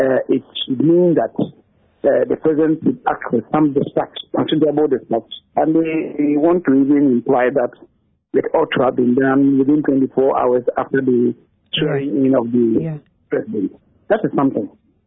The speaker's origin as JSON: {"language": "English", "country": "Ghana", "said": "I mean, we are Ghanaian."}